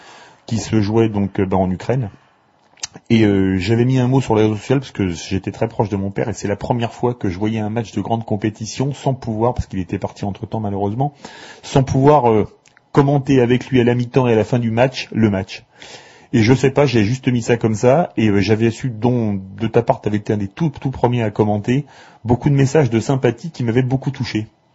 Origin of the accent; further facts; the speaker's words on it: Toulouse, Occitanie, France; C'est logique, comme je viens de Toulouse.